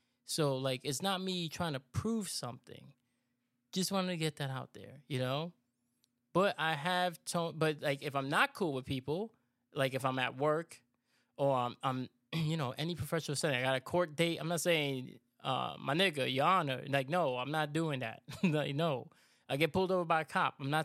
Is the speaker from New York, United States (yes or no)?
yes; New York, United States; Two, I grew up in New York. That's how we talk in New York.